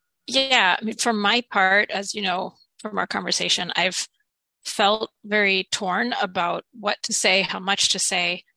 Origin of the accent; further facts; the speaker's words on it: Ukraine; because as you know, I'm from Ukraine.